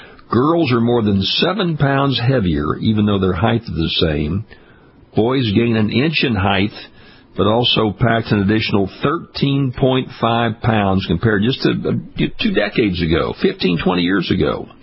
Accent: Louisiana, United States; We do in my home state of Louisiana.

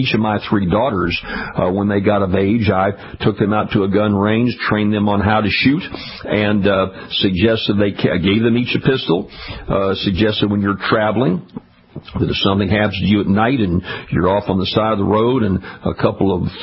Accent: Louisiana, United States; The pendulum swings the other direction in my home state of Louisiana

